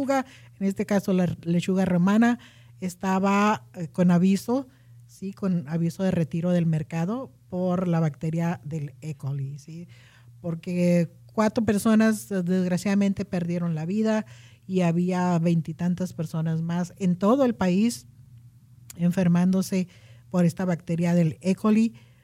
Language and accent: Spanish; Chihuahua, Mexico; ya que tú y yo somos de México, los dos de estados totalmente diferentes, yo soy de Chihuahua, de la frontera